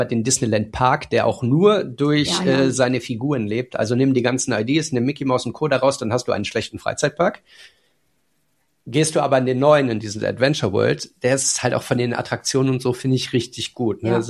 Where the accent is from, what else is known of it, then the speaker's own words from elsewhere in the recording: North Rhine-Westphalia, Germany; Also wir kommen jetzt aus dem Rheinland.